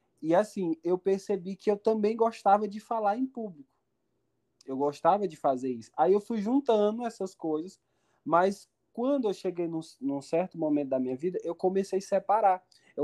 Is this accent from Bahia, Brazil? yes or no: no; Itupiranga, Pará, Brazil; aqui, eu sou daqui, nasci aqui no Hospital Municipal.